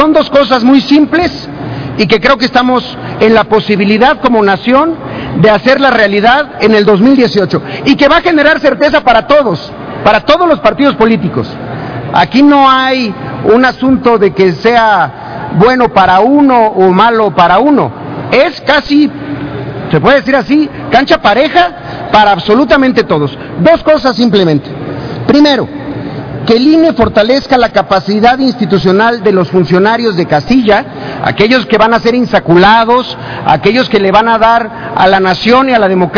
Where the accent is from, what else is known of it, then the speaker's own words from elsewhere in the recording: Chiapas, Mexico; Yo soy de Chiapas, ustedes lo saben